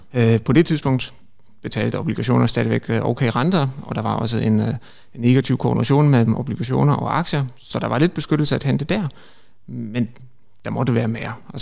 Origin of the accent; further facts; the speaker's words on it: Germany; Danish is a second language; moved away as an adult; now in Denmark; hvor accenten kommer fra. Jeg kommer oprindeligt fra Tyskland.